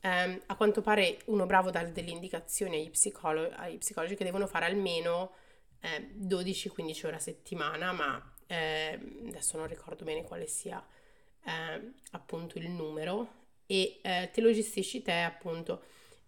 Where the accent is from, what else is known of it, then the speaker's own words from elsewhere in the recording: Sedriano, Lombardy, Italy; lo facessi a appunto Sedriano, da dove vengo io